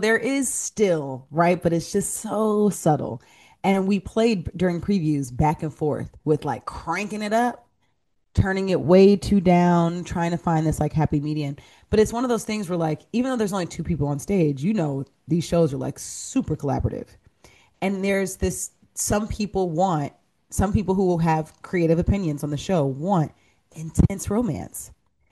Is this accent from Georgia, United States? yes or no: yes; Georgia, United States; I grew up in Georgia. So even though we had the Fox Theater, I wasn't going to theater like that until much later.